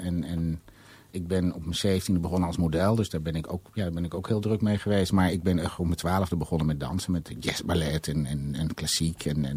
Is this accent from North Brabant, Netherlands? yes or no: yes; North Brabant, Netherlands; also born or lived in Suriname; now in Amsterdam, Netherlands; Ik ben in Suriname geboren. Ik was ongeveer een jaar toen mijn ouders hier naartoe verhuisden. In Brabant opgegroeid. Ja, en al heel gelukkig, al 25 jaar gelukkig in Amsterdam.